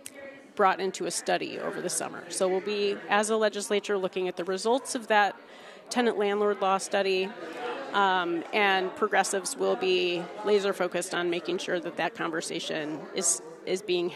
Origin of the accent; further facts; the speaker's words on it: Vermont, United States; We're all from Burlington and Winooski.